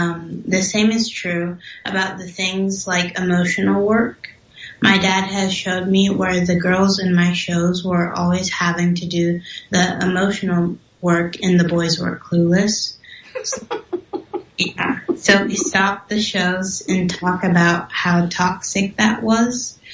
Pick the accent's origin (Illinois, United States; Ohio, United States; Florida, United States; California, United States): California, United States; Long Beach; born there; Well, I was born on June 4th, 2009 in Long Beach, California. I'm currently 13 years old.